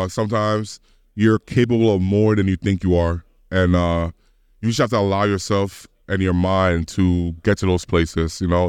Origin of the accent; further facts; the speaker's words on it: Ghana; now in Canada; I grew up in Ghana.